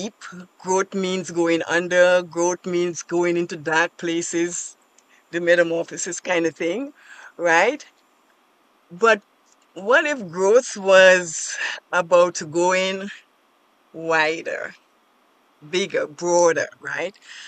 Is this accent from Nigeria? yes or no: no; Tobago, Trinidad & Tobago; I am originally from Tobago, from the islands of Trinidad and Tobago. And this small island actually taught me most of what I know